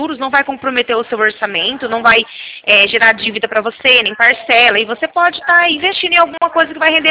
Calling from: Americana, São Paulo, Brazil; Eu fico aqui perto de Campinas.

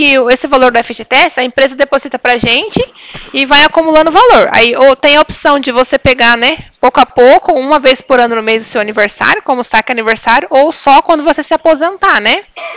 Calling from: Cornélio Procópio, Paraná, Brazil; Eu falo da cidade de Cornélio Procópio, no Paraná.

